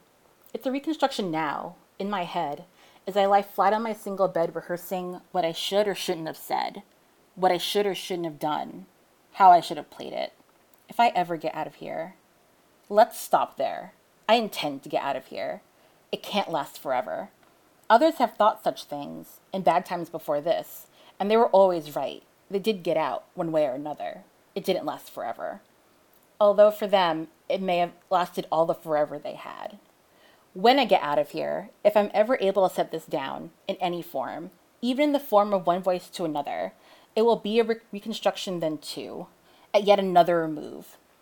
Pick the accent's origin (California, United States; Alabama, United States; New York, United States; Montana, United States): New York, United States; New York City; 2, where you're from? I'm from New York City.